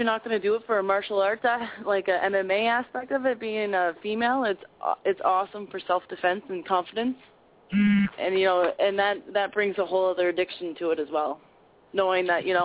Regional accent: Miramichi, New Brunswick, Canada; I moved up here from New Miramichi, New Brunswick, and the rugby community is my family.

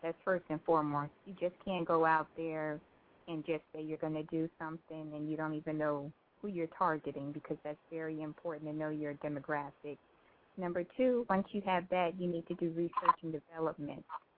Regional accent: Norfolk, Virginia, United States; now in Virginia Beach, United States; I'm located in Virginia Beach. I live in Virginia Beach now, but I'm originally from Norfolk, born and raised in Norfolk.

